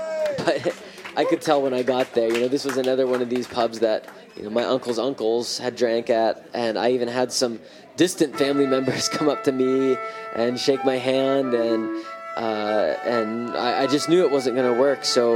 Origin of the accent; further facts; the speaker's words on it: United States; Hearing this as an American from an immigrant of a Muslim country, it wasn't shocking to me that he was kind, but I just wished all the xenophobes back in the States could have watched this transpire.